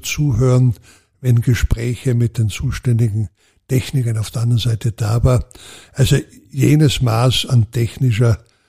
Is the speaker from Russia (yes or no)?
no; Styria, Austria; Und wenn Sie so wollen, ich erwähne immer als Steirer den Hinweis, nicht, denken Sie an Red Bull.